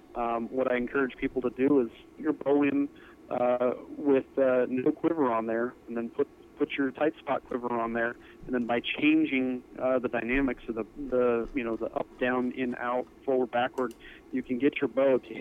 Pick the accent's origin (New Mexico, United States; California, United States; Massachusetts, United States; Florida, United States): California, United States; Napa Valley; now in Montana, United States; I grew up in Napa Valley and came out to Montana on a hunt and just absolutely fell in love with it. Transferred to Montana State, moved out to Montana, and never looked back.